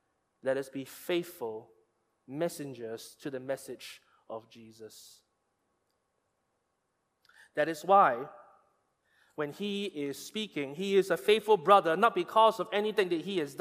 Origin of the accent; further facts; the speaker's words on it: Malaysia; like most Malaysians, we're a little bit ignorant about it.